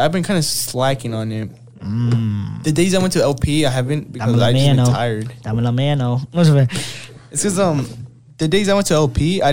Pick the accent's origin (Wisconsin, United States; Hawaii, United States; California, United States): California, United States; We're from Cali, and she went all the way to New York.